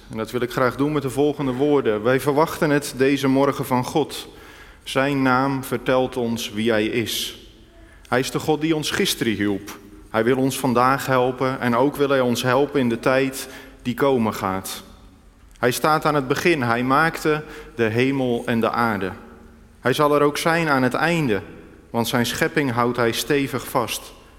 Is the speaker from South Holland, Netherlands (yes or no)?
no; Wageningen, Gelderland, Netherlands; ik kom uit Wageningen. Daar woon ik samen met mijn vrouw Eveline en onze twee dochters.